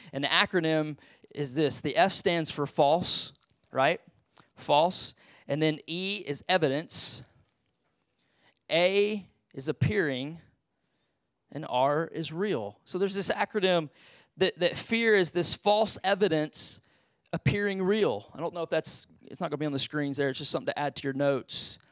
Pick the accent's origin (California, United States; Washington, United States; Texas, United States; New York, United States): Texas, United States; Silsbee; I grew up in Beaumont, Silsbee, Texas, just up the road here